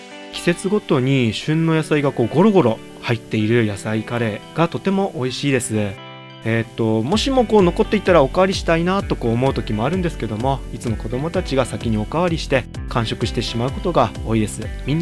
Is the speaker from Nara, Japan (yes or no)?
no; Hiraka, Aomori, Japan; 平賀町出身です。